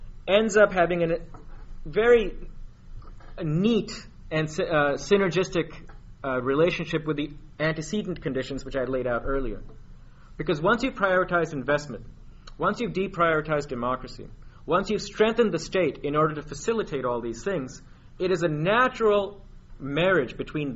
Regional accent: India; I grew up in India, and I didn't know anybody who wasn't a socialist till I was 18. And my family was very left-wing, and they were all activists

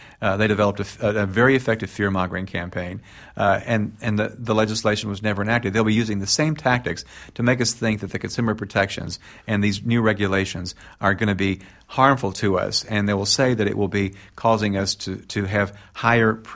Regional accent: Tennessee, United States; read about this expedition at the Wise County Fairgrounds in Southwest Virginia, just a few miles from where I grew up in northeastern Tennessee.

